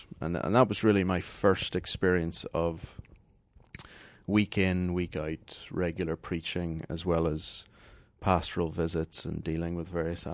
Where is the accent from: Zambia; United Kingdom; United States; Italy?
United Kingdom; Northern Ireland; also born or lived in South Africa; I'm from Northern Ireland originally, so the UK. I lived in South Africa for a bit.